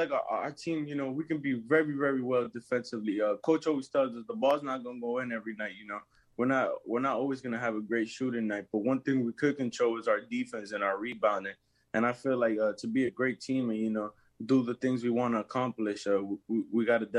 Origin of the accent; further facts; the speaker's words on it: Lawrence, Massachusetts, United States; also born or lived in Dominican Republic; We moved out to Lawrence, Mass. I'm from Lawrence, Mass. You know, born and raised there. I was going back and forth from the DR and Lawrence.